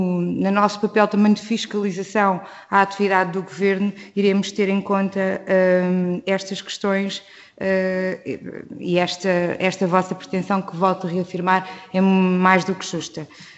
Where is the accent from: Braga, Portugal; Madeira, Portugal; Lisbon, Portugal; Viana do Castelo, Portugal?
Lisbon, Portugal; Odivelas; Eu sou de Odivelas